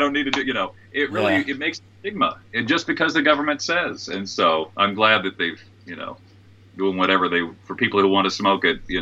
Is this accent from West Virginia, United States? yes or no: yes; West Virginia, United States; We have a house in Ohio, right across the river from where I grew up in West Virginia.